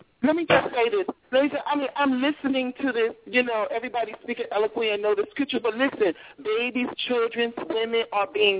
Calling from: New York City, New York, United States; I'm calling from New York City.

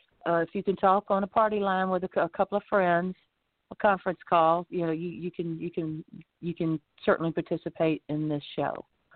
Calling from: Lighthouse Point, Florida, United States

